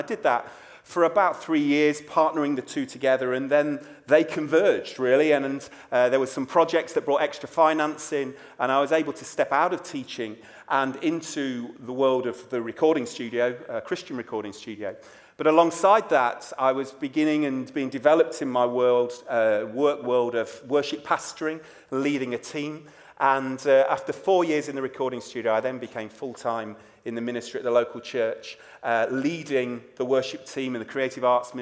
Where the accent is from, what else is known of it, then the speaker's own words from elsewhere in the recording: United Kingdom; As you can tell, I'm a Brit, and what an honour it is to be here.